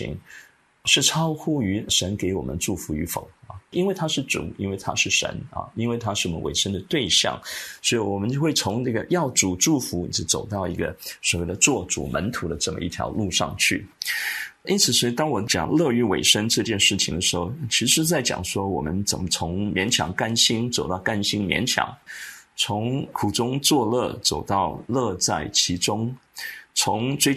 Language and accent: Chinese; China; 对我而言神学特别是我们中国人，我们中国人对于哲学，对于那种纯粹的抽象式的哲学呢，其实我们的兴趣没有那么大